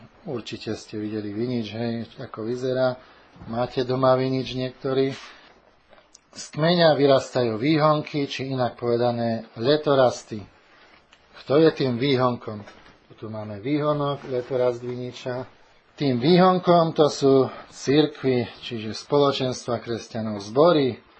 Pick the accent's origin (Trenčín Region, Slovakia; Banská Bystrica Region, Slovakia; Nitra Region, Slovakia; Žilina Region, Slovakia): Žilina Region, Slovakia; Aj tam, tu na Orave rastie taký nepravý vinič. Videl som ho pri rieke Orava v našej dedine. Tu doma na Gánku sme mali dávnejšie nepravý vinič.